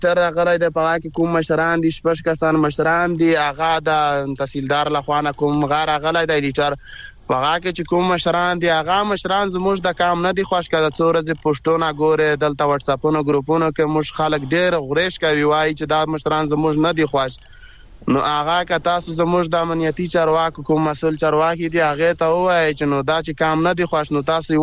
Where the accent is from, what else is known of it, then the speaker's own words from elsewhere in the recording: Khyber Pakhtunkhwa, Pakistan; چې موږ د وزیرستان کډوال یو